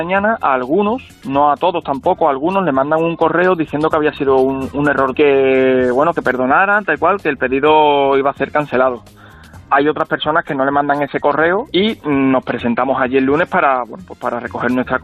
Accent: Seville, Andalusia, Spain; Nosotros somos de Sevilla

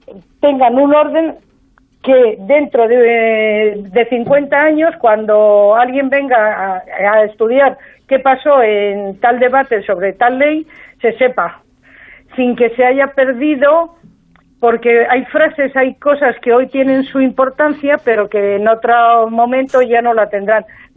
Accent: Madrid, Community of Madrid, Spain; Yo soy de Madrid y, bueno, pues parece que todo el mundo tiene que hablar como tú.

